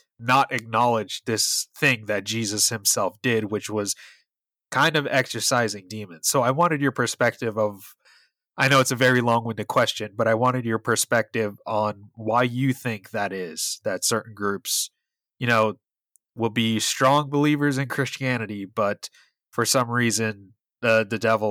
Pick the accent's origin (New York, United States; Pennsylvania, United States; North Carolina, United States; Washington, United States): New York, United States; because I grew up in New York.